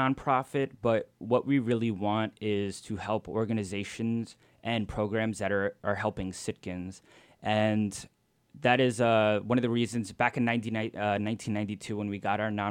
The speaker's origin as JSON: {"language": "English", "region": "New Jersey", "country": "United States", "said": "I'm from New Jersey, a little suburb."}